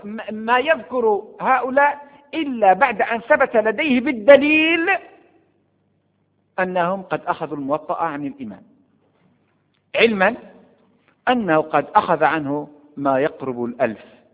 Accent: Morocco; هذا الكتاب مطبوع عندنا في المغرب طبعة وزارة الأوقاف والشؤون الإسلامية،

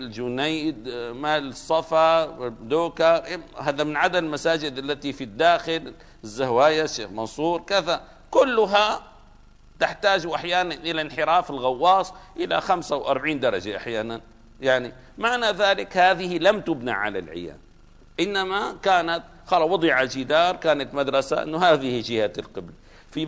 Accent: Damascus, Damascus Governorate, Syria; مثلا عندنا في دمشق

